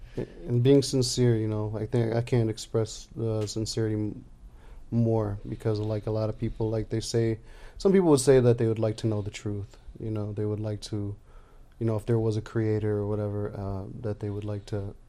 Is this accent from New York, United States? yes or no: no; Chicago, Illinois, United States; born or raised there